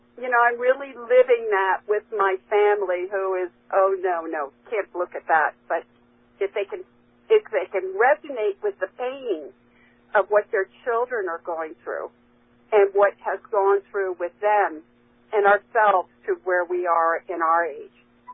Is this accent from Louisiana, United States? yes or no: no; Salem, Massachusetts, United States; I'm from Salem, Mass.